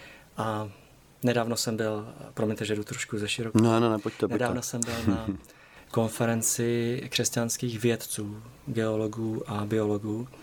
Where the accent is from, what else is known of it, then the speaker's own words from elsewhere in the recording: Slovakia; now in Prague, Czechia; No a nastoupil jsem vlastně jako pastor na Slovensku, protože jsem rodem Slovák.